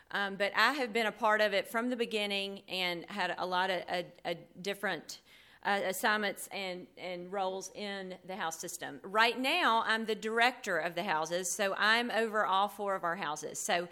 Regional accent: Memphis, Tennessee, United States; I am from Memphis, Tennessee, and teach at Westminster Academy.

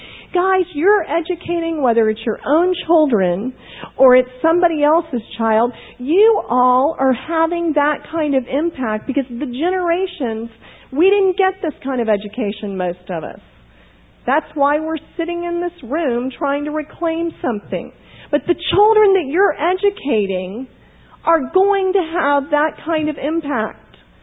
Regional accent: Florida, United States; I'm from Florida, and I didn't, you know, snow days, I didn't know what to do with those.

